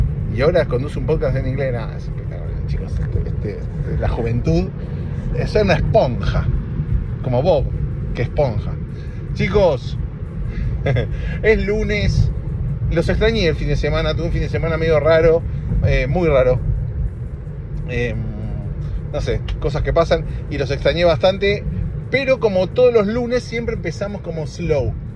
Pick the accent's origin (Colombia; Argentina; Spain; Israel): Argentina; Si yo soy argentino, en realidad no soy. Bueno, sí.